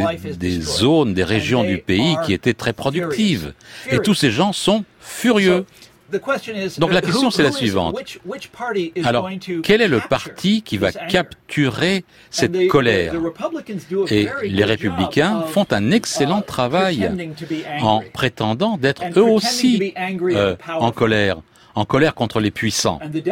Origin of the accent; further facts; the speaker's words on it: Kansas, United States; Moi, je viens du Kansas. Si vous allez dans les petits patelins du Kansas, dans cette partie du pays, la rue principale, il n'y a plus rien.